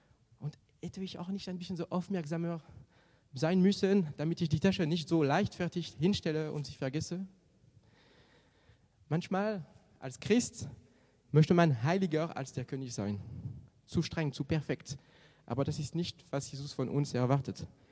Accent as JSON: {"language": "German", "country": "France", "second_language": "German", "said": "Ich komme aus Frankreich"}